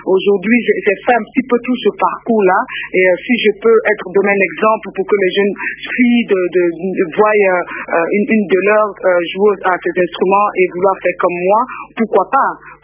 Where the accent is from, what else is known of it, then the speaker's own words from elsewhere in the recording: Abidjan, Côte d’Ivoire; now in Belgium; c'est grâce à Marie Dolne si on veut voir que j'ai quitté Abidjan pour venir en Belgique